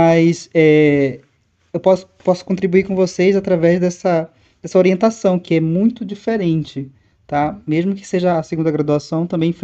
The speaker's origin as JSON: {"language": "Portuguese", "town": "Tabatinga", "region": "Amazonas", "country": "Brazil", "lives_now": "Campinas, Brazil", "said": "Eu venho de um lugar que é muito distante de São Paulo. Para me chegar até aqui onde eu estou hoje, eu tive que pegar um barco. No caso, eu vim de Tabatinga."}